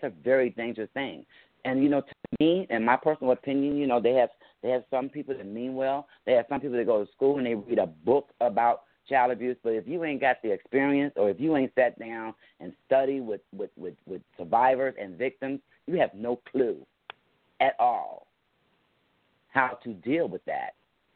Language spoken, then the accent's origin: English; West Chester, Ohio, United States; Hi, Carol, and I'm from Westchester, Ohio.